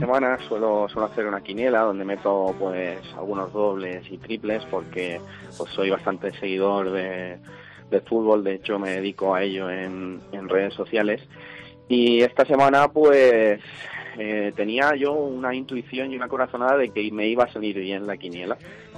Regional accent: Alcaraz, Castilla-La Mancha, Spain; me crié en un pueblo de Albacete, Alcaraz

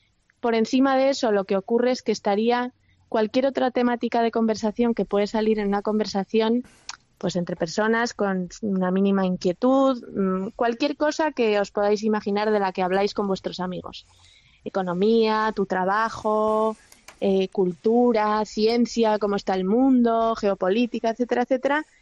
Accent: Madrid, Community of Madrid, Spain; also born or lived in San Sebastián; yo nací en San Sebastián, pero nos vinimos a Madrid cuando yo tenía 4 años.

